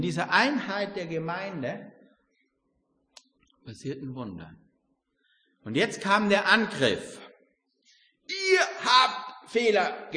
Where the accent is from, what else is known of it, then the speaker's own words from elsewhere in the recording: Carinthia, Austria; also born or lived in Styria; Ich bin in der Steiermark geboren und in Kärnten aufgewachsen, zwei Bundesländer in Österreich.